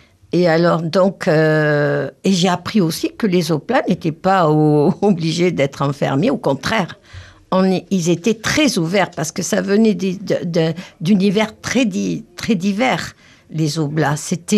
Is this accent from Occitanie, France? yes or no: yes; Lourdes, Occitanie, France; Alors d'abord, je suis déjà native de Lourdes. Donc, étant native de Lourdes, je suis déjà une enfant de Marie.